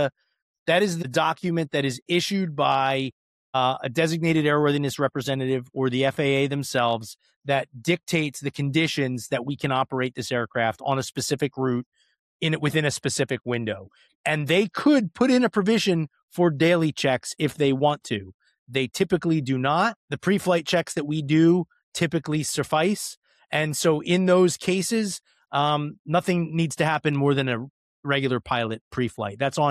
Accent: Cherry Hill, New Jersey, United States; also born or lived in Philadelphia; I currently live in Cherry Hill, New Jersey, about 15 minutes from downtown Philadelphia. I grew up actually in Cherry Hill, New Jersey, on the west side of Cherry Hill, from fourth grade on. Prior to that, I lived in Northeast Philly, Northeast Philadelphia.

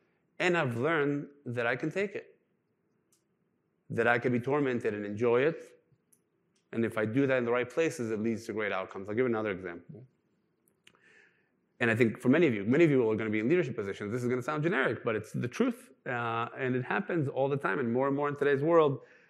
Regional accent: Israel; So I'm Israeli. Born and raised in Israel, third generation of Holocaust survivors.

